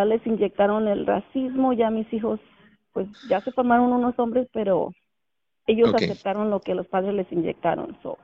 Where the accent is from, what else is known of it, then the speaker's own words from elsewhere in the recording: Mexico; yo soy mexicana